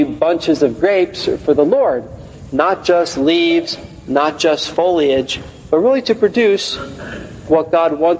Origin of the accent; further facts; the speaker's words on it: Philadelphia, Pennsylvania, United States; See, growing up in Philadelphia, we had a big garden in my backyard.